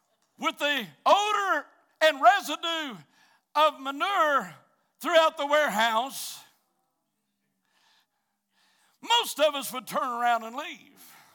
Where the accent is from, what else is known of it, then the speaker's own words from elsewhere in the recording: Branson, Missouri, United States; born there; I was born in Branson, Missouri. But just because my mom and dad had left the road for a little bit so that I could be born